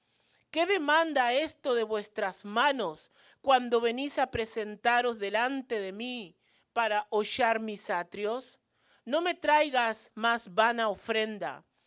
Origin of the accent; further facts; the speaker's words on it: Uruguay; nosotros somos de Uruguay, y en nuestro país resulta que a los cristianos nos llaman fascistas.